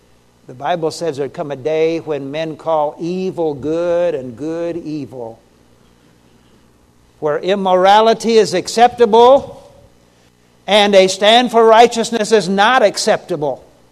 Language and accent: English; Oklahoma, United States; three high school students in Oklahoma, my home state